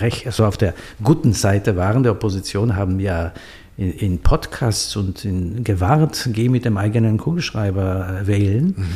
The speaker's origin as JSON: {"language": "German", "country": "Poland", "lives_now": "Germany", "said": "die Wahl in Polen, wo ich herkomme."}